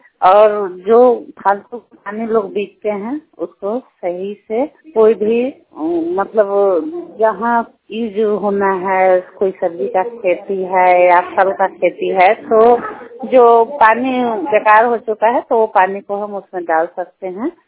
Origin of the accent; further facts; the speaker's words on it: Gurmiya, India; और मैं गुरमिया पंचायत के रहने वाली हूँ।